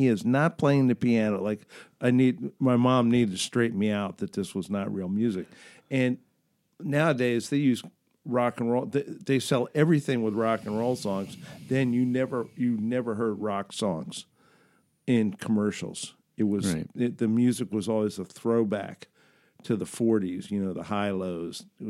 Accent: Plainfield, New Jersey, United States; also born or lived in Colorado; No, actually, I grew up in Plainfield, New Jersey.

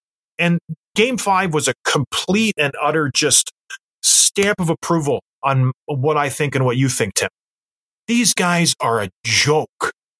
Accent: St. Catharines, Ontario, Canada; I grew up in Leafs country, Tim. I grew up in St. Catharines, Ontario

